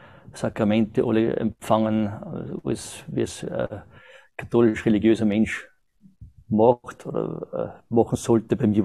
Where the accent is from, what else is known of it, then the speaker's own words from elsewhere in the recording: Austria; now in Germany; bin 1970 geboren in Österreich